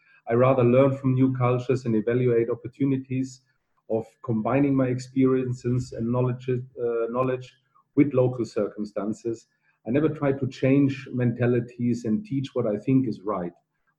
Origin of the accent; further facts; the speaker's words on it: Munich, Bavaria, Germany; moved away as an adult; also born or lived in Middle East; I am 50 years old. I was born in Munich. I lived there until my final exams at school.